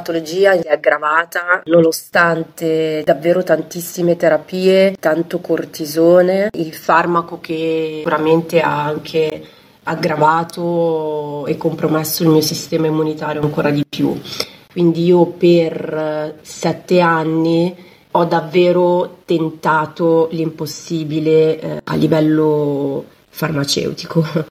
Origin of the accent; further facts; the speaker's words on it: Milan, Lombardy, Italy; Io sono di Milano, sono una personal trainer, ho un bambino di 10 anni, Gianmaria.